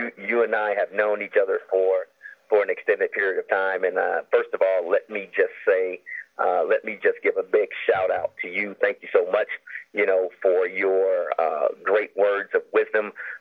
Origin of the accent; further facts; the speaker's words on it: Chicago, Illinois, United States; now in Denver, United States; You know, I'm from Chicago, but I call Denver home.